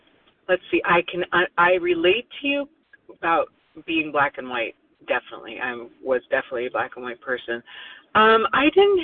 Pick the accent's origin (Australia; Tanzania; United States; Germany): United States; Oregon; born there; And shout out to Oregon. I was born in Oregon, so.